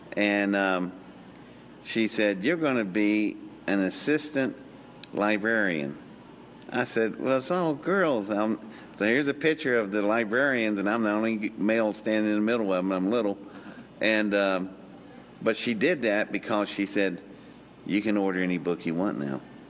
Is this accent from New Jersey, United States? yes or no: no; Welch, West Virginia, United States; born there; Lord have mercy, I was born in Welch, West Virginia. I'm not only a redneck, I'm a hillbilly redneck.